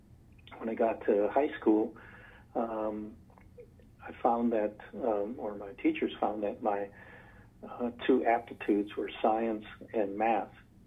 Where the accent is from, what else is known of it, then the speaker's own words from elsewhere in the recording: Sheboygan, Wisconsin, United States; Yes, I was born in Sheboygan, and my family lived there.